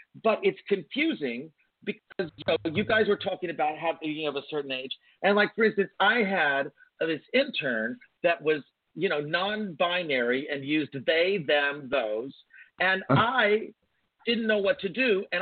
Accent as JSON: {"language": "English", "region": "Bible Belt", "country": "United States", "tie": "born or raised there", "said": "I grew up in the Bible Belt in the 70s when I was, you know, in puberty."}